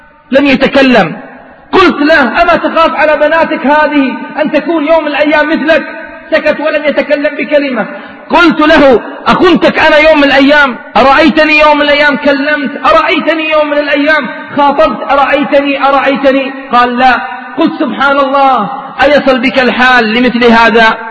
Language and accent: Arabic; Saudi Arabia; وعندنا بالسعودية تشديد في هذه النقطة